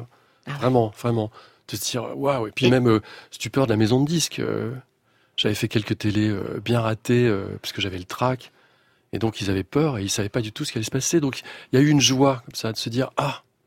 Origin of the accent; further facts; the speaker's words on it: Rennes, Brittany, France; Oui, oui, oui, je viens de Rennes et c'est un fait.